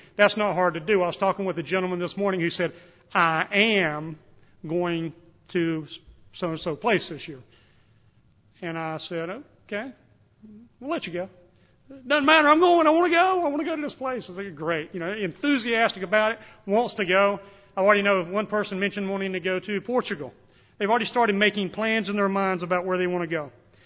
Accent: North Carolina, United States; I grew up in North Carolina, a couple of hours from the beach, 5 hours from the mountain, too far to go for either one of them, I always said.

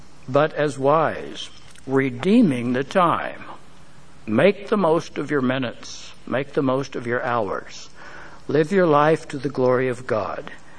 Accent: Dodge City, Kansas, United States; born there; including the plains of Kansas, where I was born in Dodge City.

